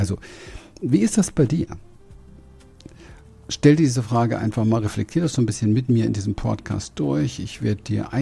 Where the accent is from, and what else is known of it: Berlin, Germany; born or raised there